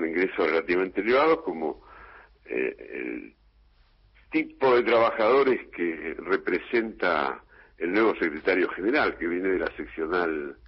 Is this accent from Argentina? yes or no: yes; Berisso, Buenos Aires Province, Argentina; yo soy de Berizzo. Ah. Me acuerdo de esa huelga de las mujeres del 79.